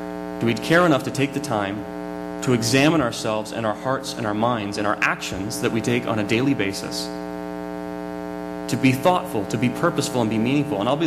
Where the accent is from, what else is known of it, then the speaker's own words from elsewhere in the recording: Scotland, United Kingdom; I'm a Scotsman.